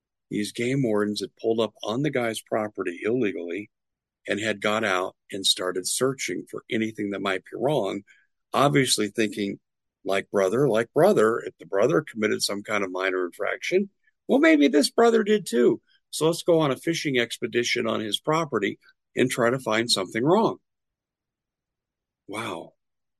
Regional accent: Arizona, United States; Let me speak to what's happened in my home state in Arizona

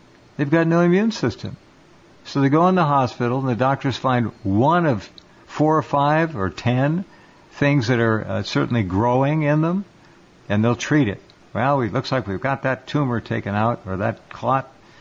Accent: Santa Barbara, California, United States; Here's St. Robert Malone from my hometown, Santa Barbara.

